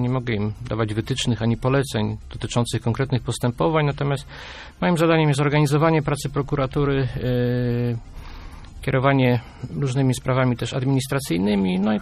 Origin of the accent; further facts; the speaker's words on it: Poznań, Greater Poland Voivodeship, Poland; now in Kościan, Poland; Wychowałem się w Poznaniu i po ślubie ożeniłem się z kościanienką i przeprowadziłem się do Kościana i tam mieszkam do tej pory.